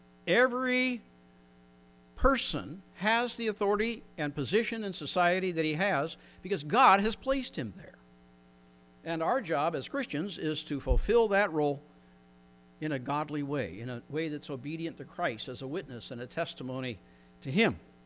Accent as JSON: {"language": "English", "country": "United States", "tie": "born there", "said": "how fortunate I am to have been born as an American citizen"}